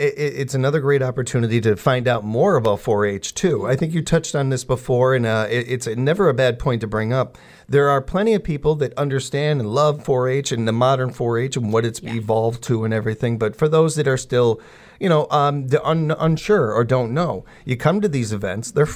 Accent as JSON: {"language": "English", "town": "Chicago", "region": "Illinois", "country": "United States", "tie": "born or raised there"}